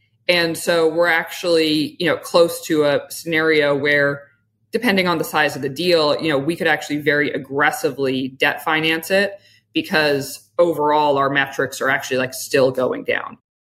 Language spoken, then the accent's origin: English; Western Canada, Canada; I am from Western Canada